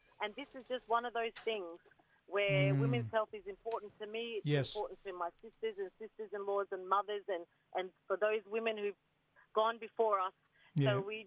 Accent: Queensland, Australia; So I'm a Currag woman, and also all my clan. So our family is extends all the way from Western Cape, all the way through NPA and the Torres Strait

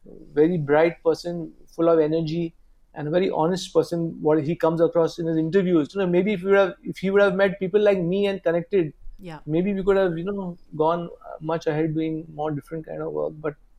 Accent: Mumbai, Maharashtra, India; I'm from Bombay.

